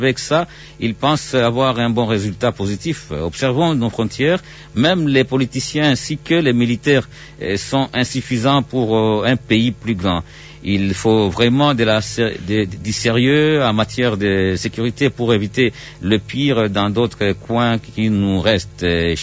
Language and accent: French; DR Congo; Cependant, en tant que Congolais, je peux m'empêcher de me demander si...